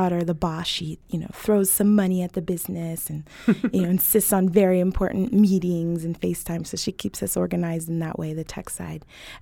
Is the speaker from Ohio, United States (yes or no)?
no; Denver, Colorado, United States; also born or lived in California; So I moved out here as a kid. I moved from California as an art and dance kid, and I went to Denver School of the Arts and danced over at Cleo's